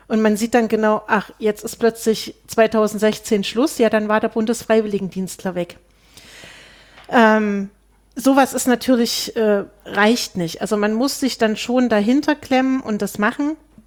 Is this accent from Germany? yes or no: yes; Zeitz, Saxony-Anhalt, Germany; ich komme aus Zeitz ursprünglich. Das liegt 30 Kilometer von Altenburg weg.